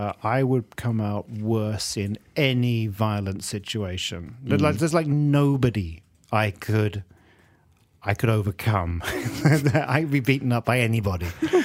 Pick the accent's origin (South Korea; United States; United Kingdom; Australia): United Kingdom; England; I grew up in England, which is actually, quite frankly, a very violent, street violence kind of society.